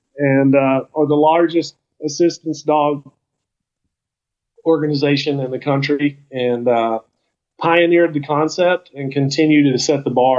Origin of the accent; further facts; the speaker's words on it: Arkansas, United States; I'm a big … fan, and I grew up near the Cash River in Arkansas.